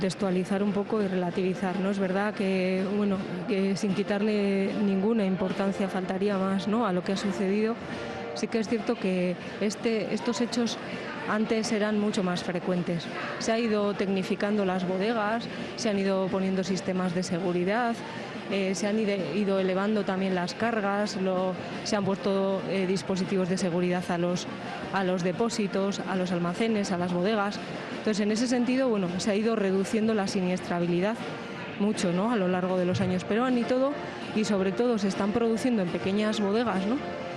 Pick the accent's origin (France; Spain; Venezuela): Spain; Basque Country; es un orgullo como vasco